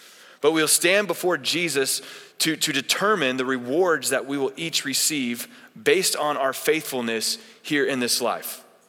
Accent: Oklahoma, United States; We grew up in Oklahoma, so Oklahoma City Thunder, Chris Chan already said it, big game tonight.

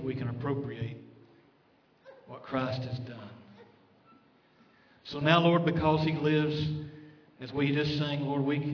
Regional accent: Tennessee, United States; where I grew up in East Tennessee, there's a state park right behind my parents' house where I grew up, right in the mountains.

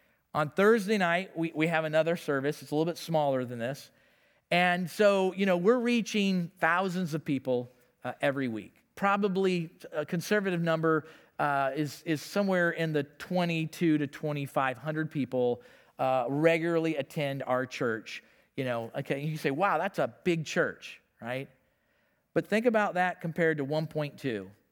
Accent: Florissant, Missouri, United States; I was born and raised in St. Louis, okay? Northwest Hospital, right? I'm from Florissant.

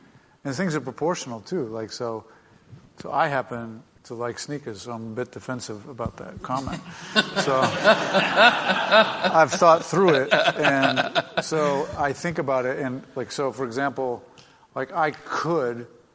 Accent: Massachusetts, United States; I am from Massachusetts.

